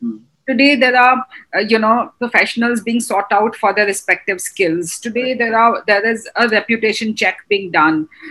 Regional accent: Ajmer, Rajasthan, India; I'm a small town girl, born and brought up in Ajmer, got into an arranged marriage, lived in a joint family.

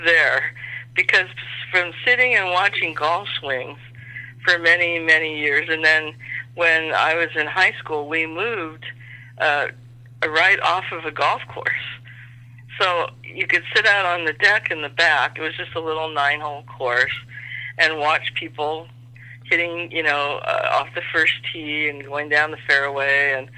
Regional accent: Seattle, Washington, United States; No, I was raised in Seattle, born in Seattle.

